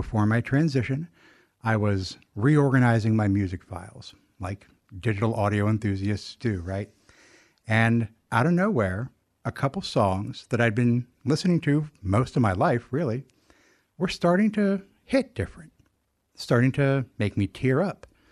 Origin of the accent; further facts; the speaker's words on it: Huntsville, Alabama, United States; born there; I was born in 1981 in Huntsville, Alabama.